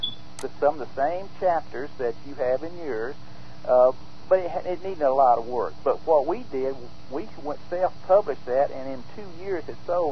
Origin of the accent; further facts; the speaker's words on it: Mississippi, United States; now in Louisiana, United States; of Louisiana. We were born and raised in Mississippi. We've lived our adult life in Louisiana